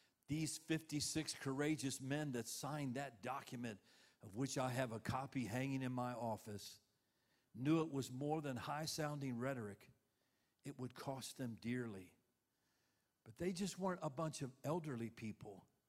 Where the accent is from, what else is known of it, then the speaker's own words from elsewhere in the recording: United States; How many of you know we are blessed to be born and raised in America?